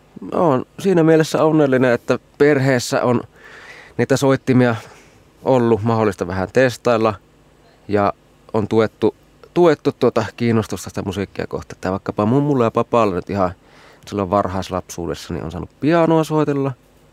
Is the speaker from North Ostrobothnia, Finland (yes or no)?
yes; Oulu, North Ostrobothnia, Finland; moved away as an adult; now in Helsinki, Finland; 5 vuotta sitten 2019, kun vaihtui, niin muutin Oulusta Helsinkiin.